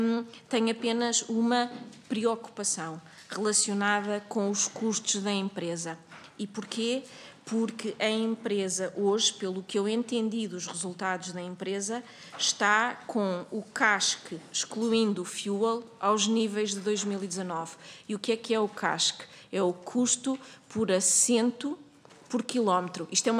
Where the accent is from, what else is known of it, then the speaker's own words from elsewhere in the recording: Portugal; como cidadã, como portuguesa